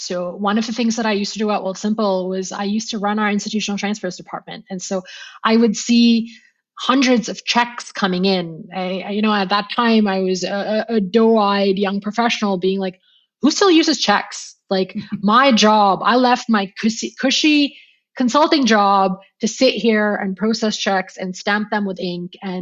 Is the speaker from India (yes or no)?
yes; India; moved away; I moved over from India.